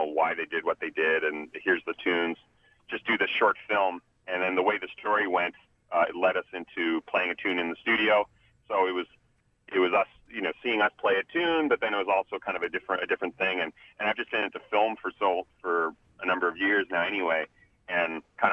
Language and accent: English; Sydney, Nova Scotia, Canada; I'm from Sydney, Nova Scotia, which is not a small, a tiny little place, but not the biggest place.